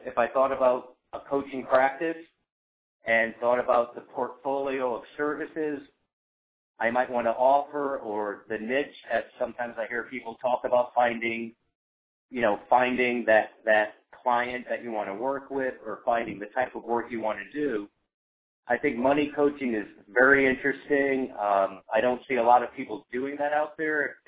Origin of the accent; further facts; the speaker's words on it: Connecticut, United States; I'm from Connecticut. I'm 46.